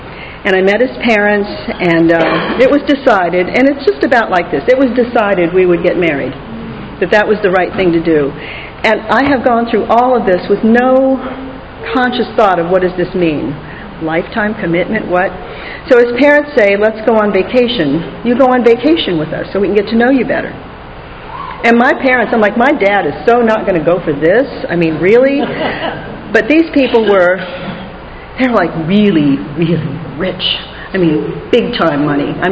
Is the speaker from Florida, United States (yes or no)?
yes; North Miami, Florida, United States; Miami in the 50s was a lovely place to live. And I grew up in North Miami